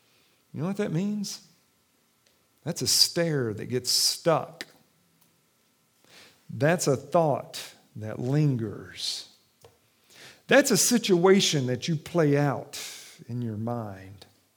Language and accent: English; Kentucky, United States; Many of you know that I'm from Kentucky. That's where I was born and raised.